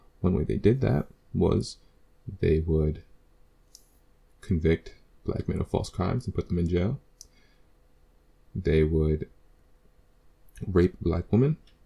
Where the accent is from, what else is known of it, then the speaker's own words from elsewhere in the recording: New York, United States; I mean, I'm from New York, so let's just talk about New York.